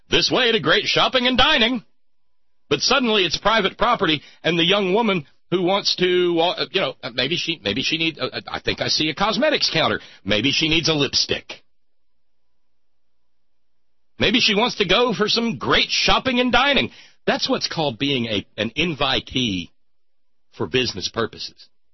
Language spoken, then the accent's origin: English; New Orleans, Louisiana, United States; moved away as an adult; now in Washington, United States; I'm from the South. I'm from New Orleans. I've seen the worst of it.